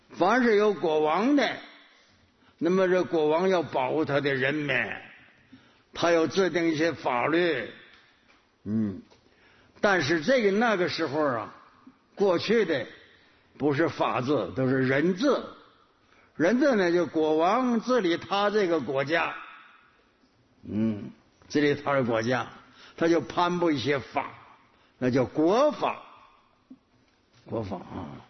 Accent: Northeast China, China; 我小时候在我们东北修城堡，一个村落

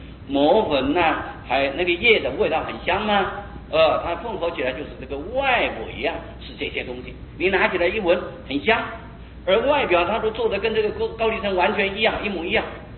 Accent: China; 最难的就是中药，我们中国人的这个中药最容易欺骗人。

